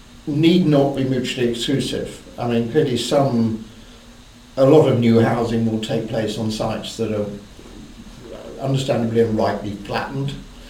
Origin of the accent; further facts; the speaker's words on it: Isle of Wight, South East England, United Kingdom; I was brought up on the Isle of Wight, which leaves one with all sorts of legacies, some of which are more helpful than others.